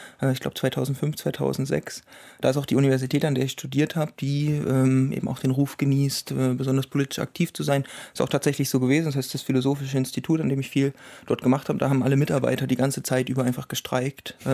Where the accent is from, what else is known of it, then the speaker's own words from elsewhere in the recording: Eisenach, Thuringia, Germany; Genau, ich komme ja ursprünglich selber aus Eisenach, aber in Jena habe ich eben meinen Bachelor studiert.